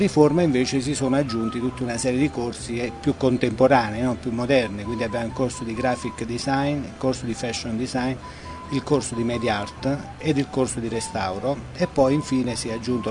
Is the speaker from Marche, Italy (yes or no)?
no; Salerno, Campania, Italy; io sono di Salerno, pur essendo direttore di Frosinone, abito a Salerno